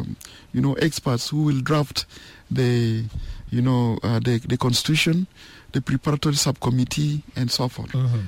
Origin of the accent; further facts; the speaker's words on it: Magwi, Eastern Equatoria, South Sudan; For instance, I come from Magui. You have 6 payams